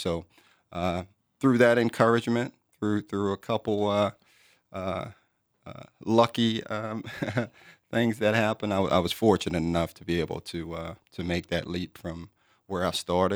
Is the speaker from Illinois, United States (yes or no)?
no; Louisiana, United States; Growing up was a challenge. My mother was the youngest of seven. She had me when she was 16, which basically made me number eight. And so I was primarily raised by my grandmother.